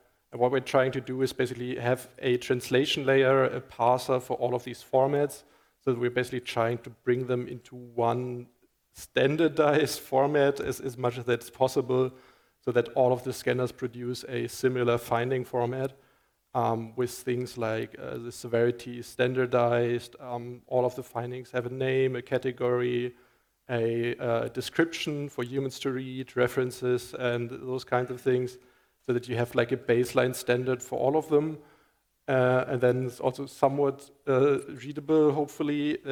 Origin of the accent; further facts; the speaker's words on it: Hamburg, Germany; I'm from Hamburg in Germany